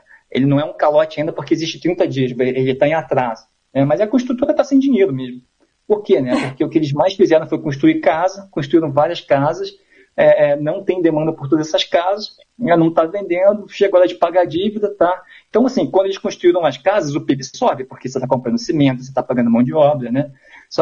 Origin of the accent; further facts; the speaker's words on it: Brazil; A gente sabe o que é uma recessão, a gente é brasileiro, né?